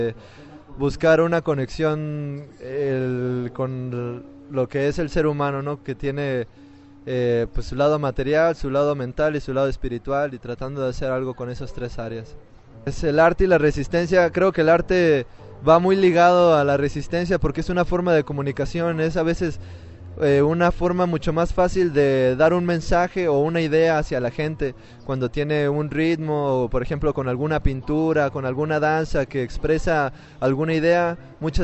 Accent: Ensenada, Baja California, Mexico; Yo vengo de Ensenada, Baja California Norte, allá muy cerca de Estados Unidos.

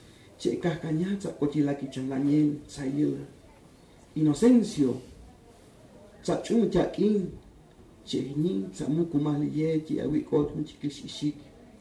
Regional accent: Tumbalá, Chiapas, Mexico; first language Chol; Spanish is a second language; Voy a leer un fragmento en mi lengua materna, que es Chol de Tumbala, y después un fragmento también en español.

